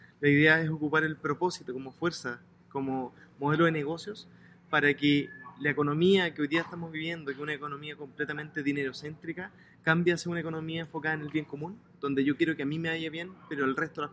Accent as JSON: {"language": "Spanish", "country": "Chile", "said": "un chileno que lleva más de 10 años trabajando"}